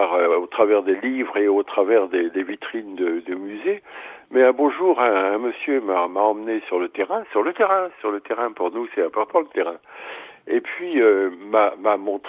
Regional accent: Brittany, France; c'est pas forcément parce que je suis breton que je me retrouve en Corse

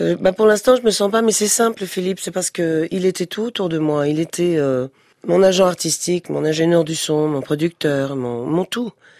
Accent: Kinshasa, DR Congo; born there; Je suis née au Congo, Kinshasa, donc j'avais une nounou africaine

